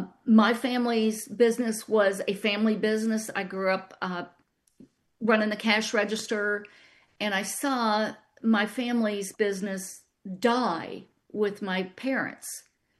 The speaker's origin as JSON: {"language": "English", "town": "Atlanta", "region": "Georgia", "country": "United States", "tie": "born or raised there", "said": "I grew up in Atlanta, so I am a Georgian."}